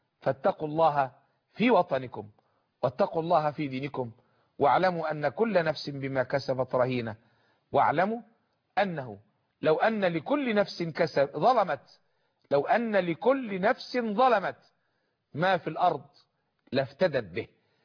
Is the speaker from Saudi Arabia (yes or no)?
no; Egypt; احنا مصريين،